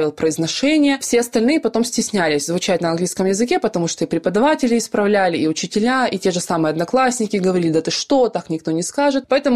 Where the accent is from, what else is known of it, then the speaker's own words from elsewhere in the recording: Ukraine; мое английское произношение имеет оттенки немецкого произношения, возможно, где-то русского произношения, потому что я сама из Украины.